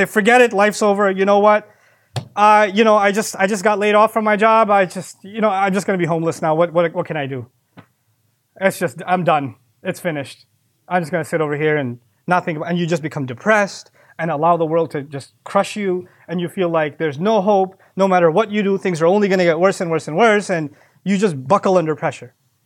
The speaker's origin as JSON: {"language": "English", "country": "Pakistan"}